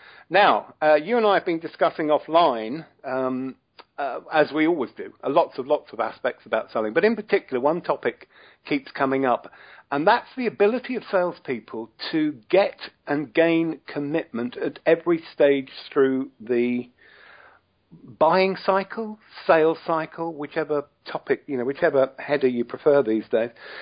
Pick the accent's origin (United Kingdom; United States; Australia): United Kingdom; I'm British, and I was being kind and polite.